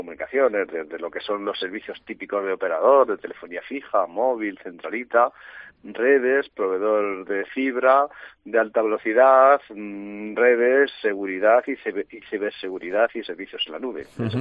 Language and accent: Spanish; Castilla-La Mancha, Spain; Somos de aquí, somos de Castilla-La Mancha, trabajamos para las provincias castellano-manchegas, hablamos el mismo idioma